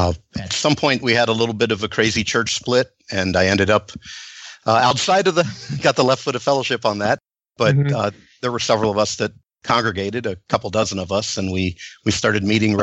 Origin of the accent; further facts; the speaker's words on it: Grand Rapids, Michigan, United States; from Grand Rapids, Michigan.